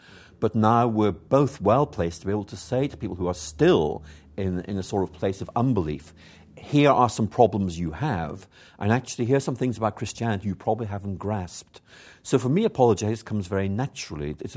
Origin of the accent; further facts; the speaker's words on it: Belfast, Northern Ireland, United Kingdom; Well, I was born in Belfast